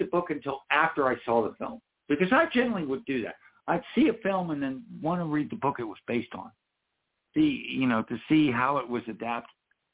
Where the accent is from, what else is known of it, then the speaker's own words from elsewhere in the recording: Bradford, Pennsylvania, United States; Oh, by the way, that's a Zippo, my hometown. Shout out to Bradford.